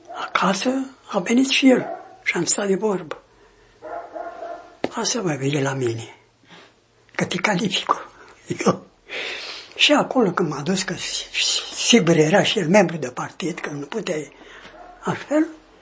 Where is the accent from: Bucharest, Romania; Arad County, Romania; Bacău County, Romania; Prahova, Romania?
Prahova, Romania; now in Iași, Romania; Nu. Din Prahova.